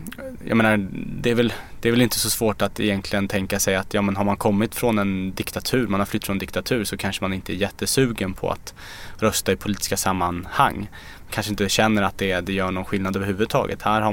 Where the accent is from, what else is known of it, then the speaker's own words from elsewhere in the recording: Stockholm, Stockholm County, Sweden; Jag kommer ju från Kista där man ser kring hela Järvafältet, alltså Tensta, Rinkeby, Hjulsta, Husby.